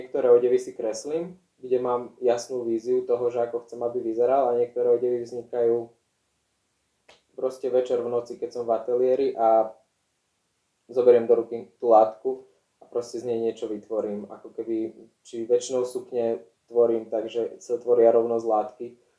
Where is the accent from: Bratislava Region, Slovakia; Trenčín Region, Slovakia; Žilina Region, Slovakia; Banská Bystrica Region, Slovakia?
Žilina Region, Slovakia; Tým, že som z Oravy, tak ja mám veľmi blízko nejakým prírodným materiálom